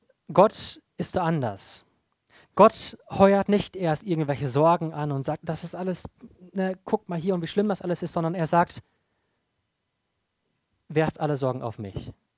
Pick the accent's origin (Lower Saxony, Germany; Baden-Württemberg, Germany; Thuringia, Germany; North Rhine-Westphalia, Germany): Lower Saxony, Germany; Ich komme ursprünglich aus Ostfriesland